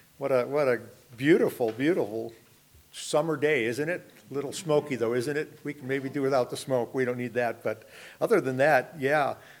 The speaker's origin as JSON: {"language": "English", "region": "Illinois", "country": "United States", "said": "And I signed up, and I was from Illinois. My wife and I are both from Illinois, and never been in Montana in my life."}